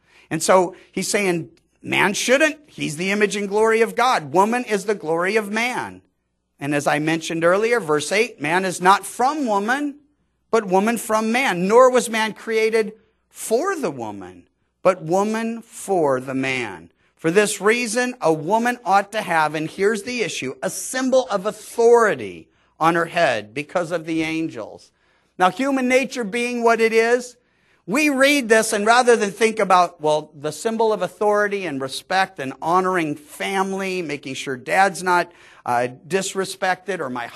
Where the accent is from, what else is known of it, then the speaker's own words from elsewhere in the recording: California, United States; Now, I come from Southern Cal, where everyone was baptized in bikinis, because that was the fashion.